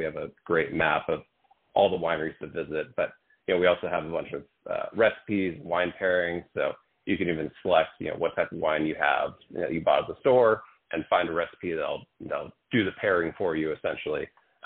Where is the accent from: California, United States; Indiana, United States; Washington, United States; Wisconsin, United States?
California, United States; Well, so I grew up in Mendocino County up Northern California, about 2 hours north of San Francisco.